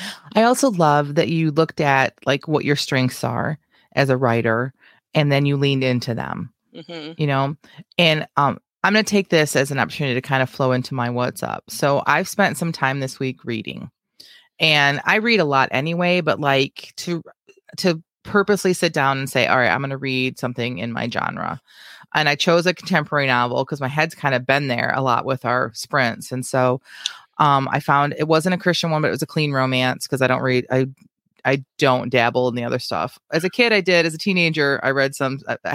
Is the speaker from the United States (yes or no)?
yes; Lansing, Michigan, United States; I did not grow up in Lansing. I grew up near Lansing.